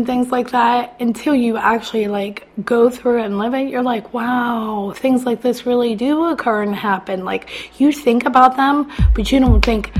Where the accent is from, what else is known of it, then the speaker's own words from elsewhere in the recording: Connellsville, Pennsylvania, United States; I'm originally from Connorsville, Fayette County, PA.